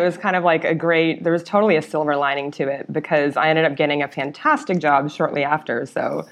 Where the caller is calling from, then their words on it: Toronto, Ontario, Canada; I'm calling in from Toronto, but our headquarters are in Ottawa, but I'm based in our Toronto office.